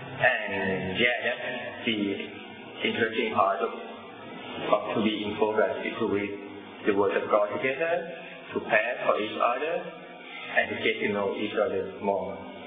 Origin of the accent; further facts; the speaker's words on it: Thailand; English is a second language; I'm from Thailand, the little country in Southeast Asia, and I guess many people might have been there.